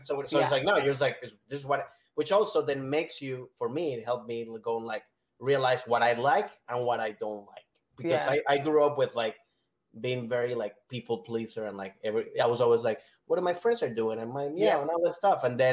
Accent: Venezuela; especially I grew up in Venezuela, even little

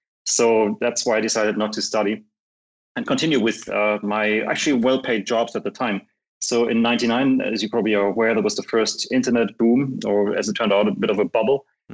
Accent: East Germany, Germany; Also, I grew up in East Germany. There was no access to computers

